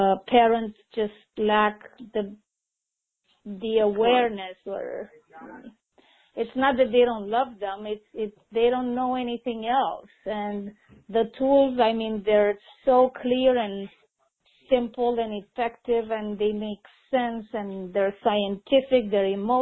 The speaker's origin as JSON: {"language": "English", "country": "Romania", "said": "I'm originally from Romania."}